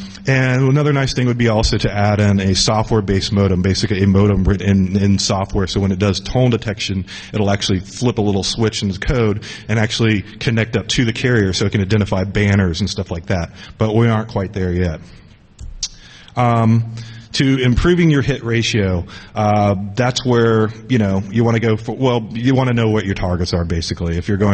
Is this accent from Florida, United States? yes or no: yes; Florida, United States; Florida State, this is my home state.